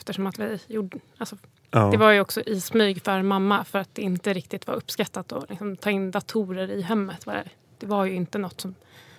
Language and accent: Swedish; Bålsta, Uppsala County, Sweden; Mina barndomsår är uppväxt i en liten villa ute i Bålsta. Med skogen precis på baksidan.